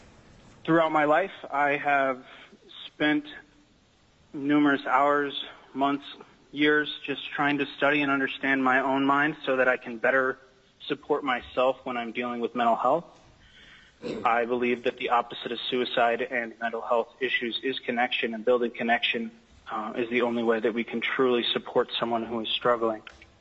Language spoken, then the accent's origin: English; Palmer, Alaska, United States; I was born and raised in Palmer, Alaska.